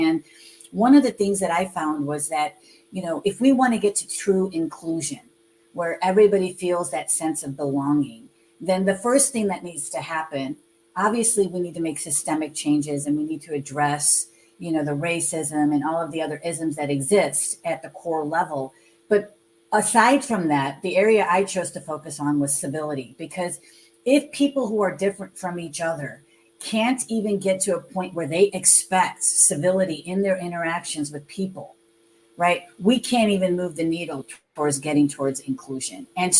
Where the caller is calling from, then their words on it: California, United States; I am in the San Francisco Bay Area, Northern California.